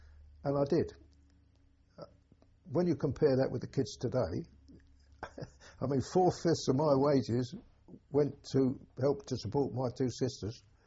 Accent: Barking, London, United Kingdom; I was born in Barking, Essex, on the 28th of July, 1925.

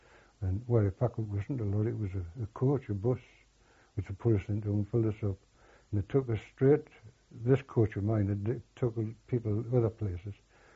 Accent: Newcastle, North East England, United Kingdom; I come from Newcastle and I got off at Birtley.

